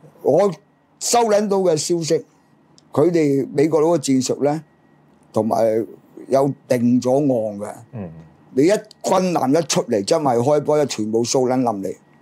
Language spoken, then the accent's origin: Cantonese; China; 我作为中国人、 我唔需要同你俄羅斯講語氣。